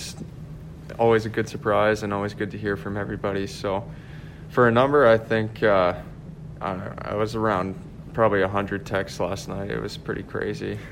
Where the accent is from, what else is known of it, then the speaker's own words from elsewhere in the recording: Saskatchewan, Canada; Yeah, I loved growing up in a small town.